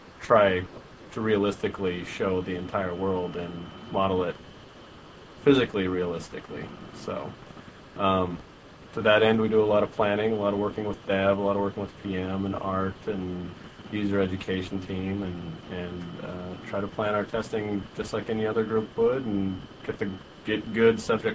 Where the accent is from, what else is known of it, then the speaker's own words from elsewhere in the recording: Montana, United States; I'm originally from Montana, so I can go into the product and go to my hometown in the middle of nowhere in Montana